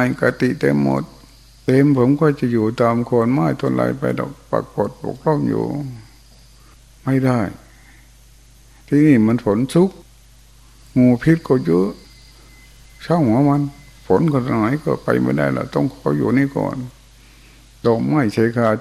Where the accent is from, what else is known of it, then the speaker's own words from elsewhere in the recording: Chaiyaphum, Thailand; เราก็เป็นคนชัยภูมิเหมือนกัน